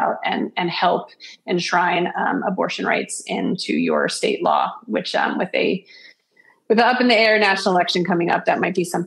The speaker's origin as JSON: {"language": "English", "region": "Florida", "country": "United States", "said": "My home state where I'm from in Florida, there's a Proposition 4"}